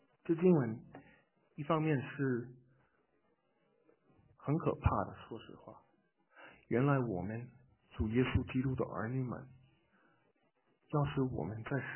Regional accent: China; 我们现在就是寄居的，我们现在就是拿着一个签证。我在国内长大的时候

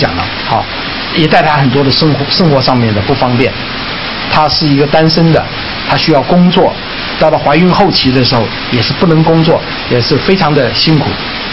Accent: Taiwan; 我们从台湾来的没有这个话啊，这个在国内才有啊

